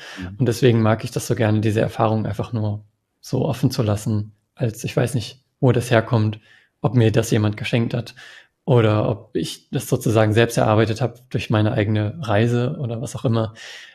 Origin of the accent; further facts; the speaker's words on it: Germany; ich komme aus Deutschland, meistens nur Felder und Dörfer, die sich abwechseln, viel mehr passiert nicht.